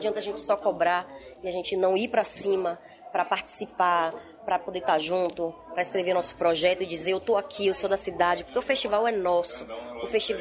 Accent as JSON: {"language": "Portuguese", "region": "Bahia", "country": "Brazil", "tie": "born there", "said": "Mas eu escolhi fazer aquilo onde eu nasci, né? Que é o samba chula, que é o samba do recôncavo."}